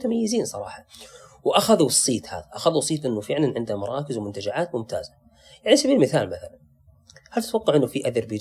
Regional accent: Saudi Arabia; أنا الجهاز هذا ما هاخذه معي بالطيارة ودي ديرتي

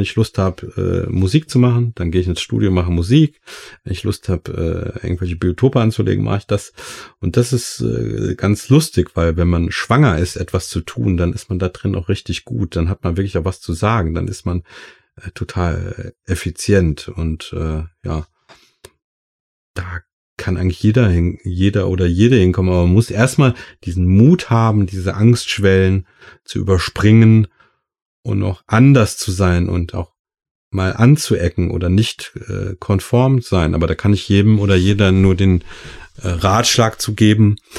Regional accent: Rhineland-Palatinate, Germany; ich komme ja auch aus dem Westerwald und ich habe damals schon immer mich total für Natur interessiert, weil ich bin auch ohne Fernseher groß geworden, ohne Medien, und war eigentlich den ganzen Tag draußen im Wald

